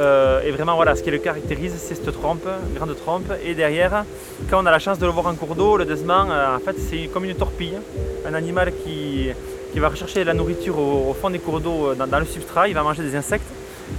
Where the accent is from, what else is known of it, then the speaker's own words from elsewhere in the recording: Nouvelle-Aquitaine, France; Mais moi, en tant que Pyrénéen, moi, je suis originaire du Pays Basque.